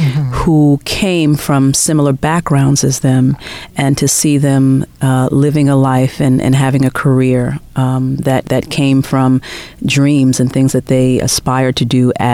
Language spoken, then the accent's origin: English; New York, United States; I'm from New York.